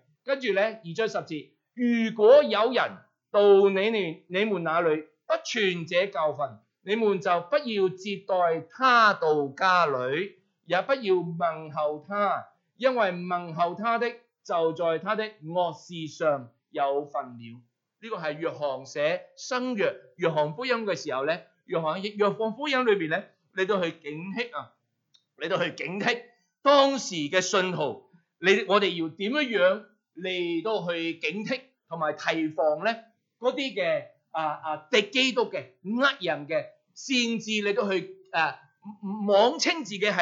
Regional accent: Hong Kong; now in New Zealand; 喺我哋紐西蘭呢一度嘅地方啊，可能好多人咧，我哋係嚟自香港。

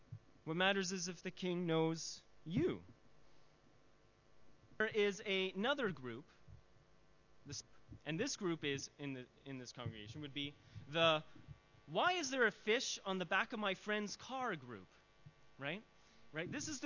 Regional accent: Canada; I'm Canadian.

